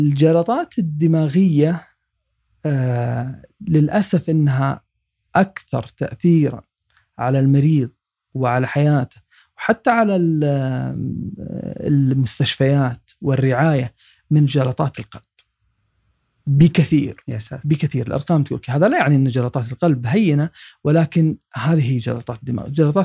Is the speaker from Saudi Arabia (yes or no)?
yes; Saudi Arabia; ويوجد حل جميل جدا وموجود عندنا في السعودية وموجود في أغلب مستشفيات العالم